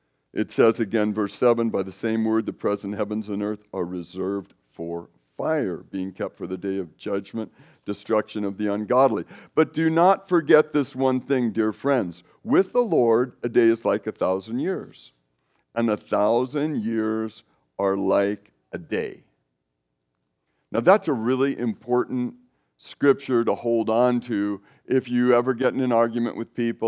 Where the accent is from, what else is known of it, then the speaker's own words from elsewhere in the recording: California, United States; because I came from Northern California